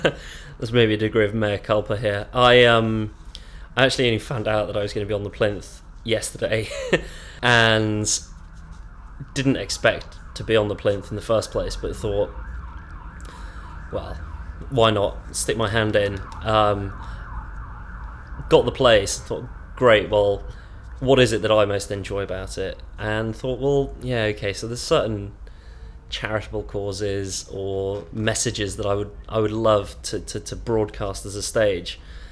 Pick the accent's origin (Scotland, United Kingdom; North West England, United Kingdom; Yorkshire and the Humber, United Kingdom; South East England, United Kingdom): North West England, United Kingdom; Liverpool; My date of birth is the 9th of July 1980 and I come from Liverpool.